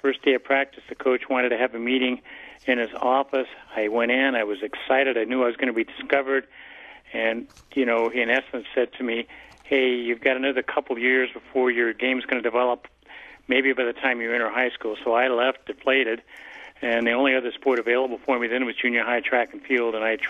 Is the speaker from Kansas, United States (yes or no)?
yes; Wichita, Kansas, United States; Well, I grew up in Wichita, Kansas